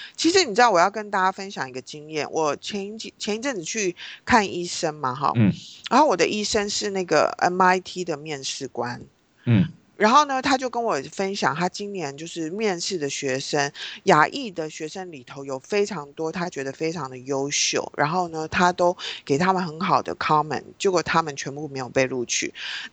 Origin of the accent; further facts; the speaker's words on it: China; 因为我自己当然我是中国人，我当然会觉得不公平啊